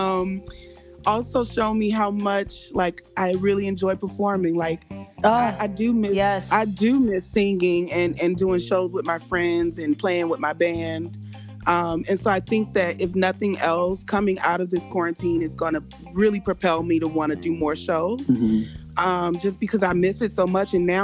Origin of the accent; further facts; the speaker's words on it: Chicago, Illinois, United States; So, it's not far from my hometown. I'm from Chicago.